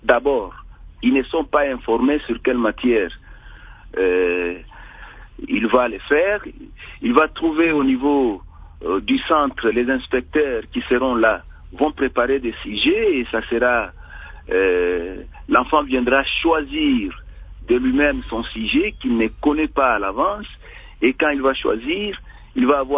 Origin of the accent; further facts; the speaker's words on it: Bukavu, South Kivu, DR Congo; Je n'ai pas vu une école dans la ville comme chez nous à Bukavu ici qui s'est laissée...